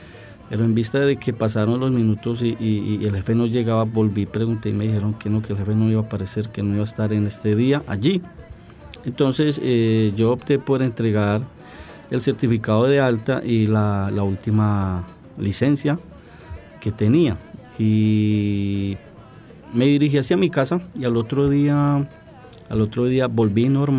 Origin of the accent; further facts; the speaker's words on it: Colombia; escogí un tema que es relativamente nuevo en mi país, hace poco lo vengo escuchando y me encanta porque habla de mi país y de la alegría de su gente